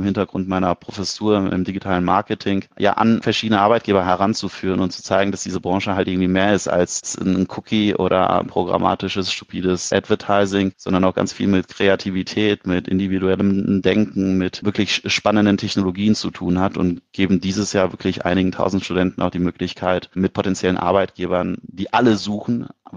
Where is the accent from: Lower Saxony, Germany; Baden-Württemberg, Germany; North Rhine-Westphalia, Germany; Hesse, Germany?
North Rhine-Westphalia, Germany; Cologne; Und wir als Kölner sind ja grundsätzlich so ein bisschen bekannt für Gastfreundschaft